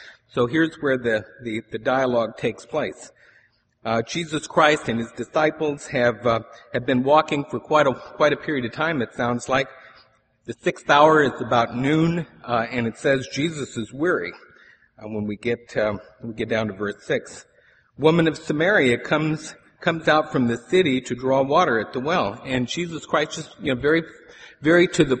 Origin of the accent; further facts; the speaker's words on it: California, United States; And I remember when growing up in Central California that in the agricultural area there in the San Joaquin Valley, we expected generally to have about 3 weeks of weather that was above 100 degrees